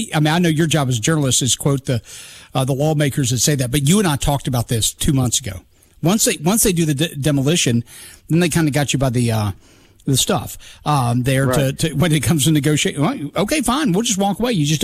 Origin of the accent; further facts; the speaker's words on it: Mobile, Alabama, United States; And speaking of the fair city of Mobile, my hometown here, let's talk about the municipal cycle here.